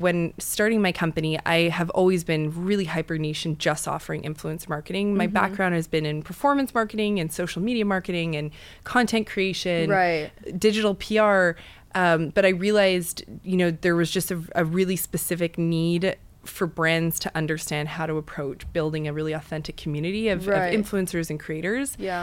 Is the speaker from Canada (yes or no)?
yes; Western Canada, Canada; moved away as an adult; now in New York, United States; Yeah, so I'm actually from Western Canada originally, and I moved to New York probably 11 years ago to attend FIT.